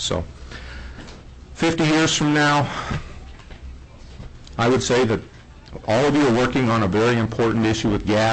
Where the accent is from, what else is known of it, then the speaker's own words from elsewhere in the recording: Kenai, Alaska, United States; from Kenai.